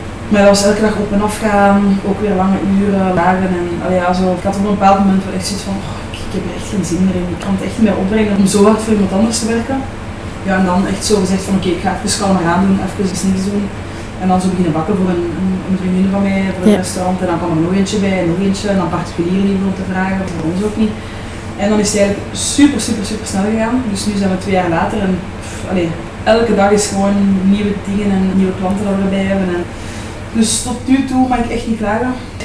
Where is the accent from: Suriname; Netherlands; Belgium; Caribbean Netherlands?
Belgium; Leuven, Flanders; Ja, ik ben afkomstig uit Leuven. Ik ben hier geboren en getogen.